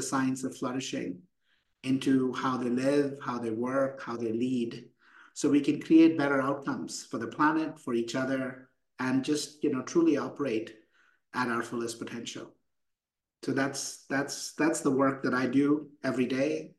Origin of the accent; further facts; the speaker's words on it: India; I grew up in India. I'm an engineer.